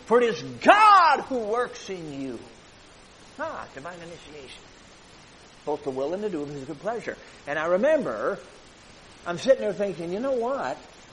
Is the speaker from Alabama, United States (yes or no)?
no; Chicago, Illinois, United States; And I grew up in Chicago. My dad was a preacher, so he was not a mechanic.